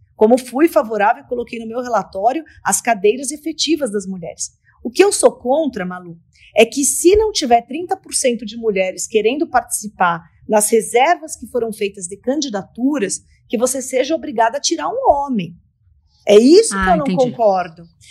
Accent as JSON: {"language": "Portuguese", "country": "Brazil", "said": "mas somos nós, brasileiros"}